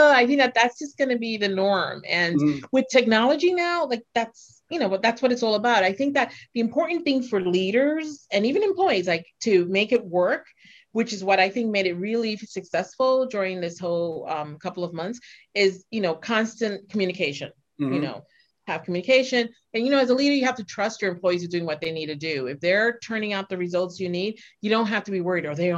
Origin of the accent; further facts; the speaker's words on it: New York, United States; also born or lived in San Francisco, United States / Mexico City, Mexico; I grew up from New York. I'm from New York, but I lived, I've worked, you know, I lived in San Francisco and then I lived in Mexico City, Mexico for quite some time.